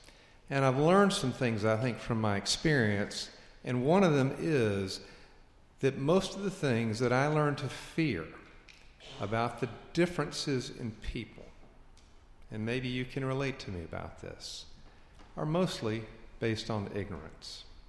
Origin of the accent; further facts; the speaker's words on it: the South, United States; I was raised as a Southerner in the Southern Baptist Church, not exactly a hotbed of liberalism.